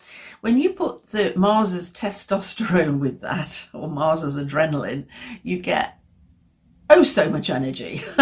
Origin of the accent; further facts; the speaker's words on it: England, United Kingdom; because I'm English, we always talk about the weather.